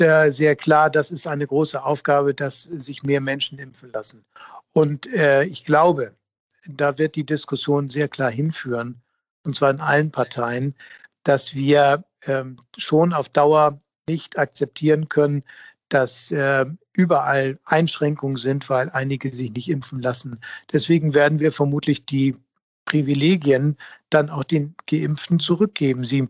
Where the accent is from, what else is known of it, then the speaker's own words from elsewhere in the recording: Hamburg, Germany; Aber ich komme ja aus Hamburg-Bergedorf.